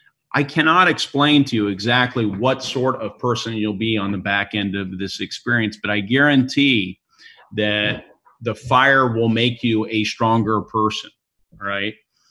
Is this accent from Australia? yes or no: no; Indiana, United States; You know, you came from New Jersey. I came from Indiana.